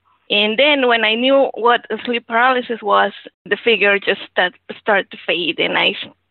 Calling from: Cancun, Quintana Roo, Mexico; I'm calling from Cancun.

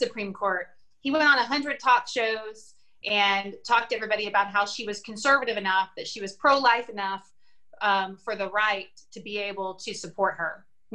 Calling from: Austin, Texas, United States; So I'm zooming in from my house in Austin, Texas. I'm a local trial judge here.

